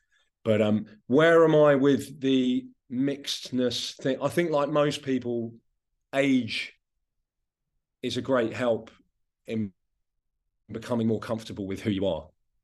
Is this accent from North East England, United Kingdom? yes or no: no; South East England, United Kingdom; I am from a particular place. I grew up in West Sussex